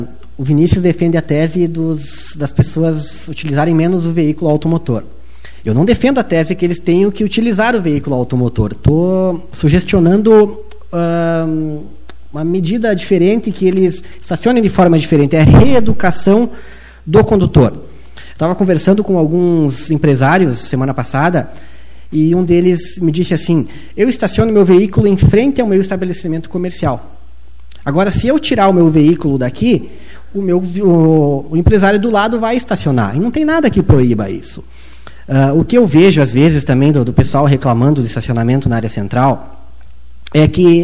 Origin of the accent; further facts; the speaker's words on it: Frederico Westphalen, Rio Grande do Sul, Brazil; now in Serafina Corrêa, Brazil; 6 anos que eu resido aqui no município, me apaixonei pelo município. Eu venho do município de Frederico Westphalen